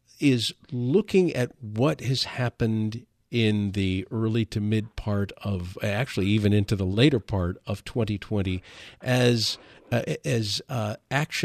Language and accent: English; Detroit, Michigan, United States; So I'm from Detroit originally, and in 1967, we had what we then called the Detroit Riot.